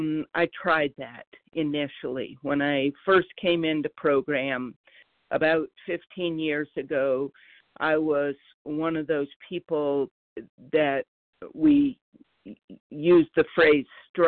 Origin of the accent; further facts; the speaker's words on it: North Carolina, United States; Yeah, and I'm from North Carolina, grateful and recovering today with God's grace.